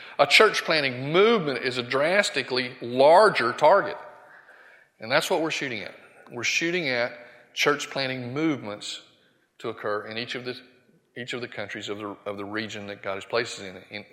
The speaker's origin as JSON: {"language": "English", "region": "Bible Belt", "country": "United States", "tie": "born or raised there", "said": "growing up in the Bible Belt here"}